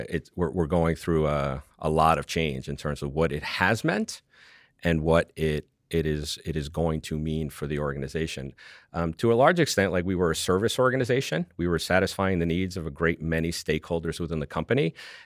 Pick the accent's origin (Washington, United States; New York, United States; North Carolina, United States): New York, United States; which is why I love being a New Yorker